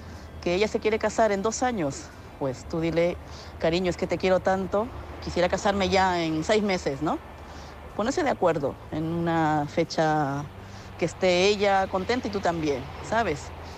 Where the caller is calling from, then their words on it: Madrid, Community of Madrid, Spain; de Madrid.